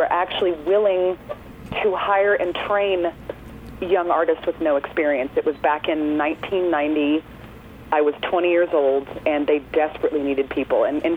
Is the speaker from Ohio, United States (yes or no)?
no; San Jose, California, United States; I grew up near San Francisco in San Jose